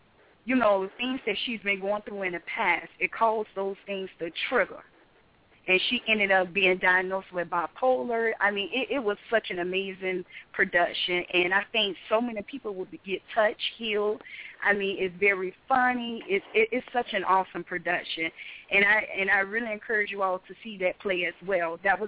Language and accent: English; Hollywood, Florida, United States; And I'm from Hollywood, Florida.